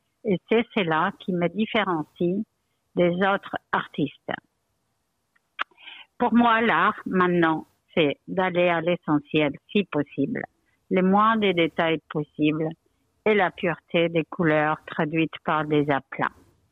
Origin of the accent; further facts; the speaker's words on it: Spain; French is a second language; je suis étrangère, je suis espagnole d'origine, donc pour moi, c'est un peu difficile de parler en français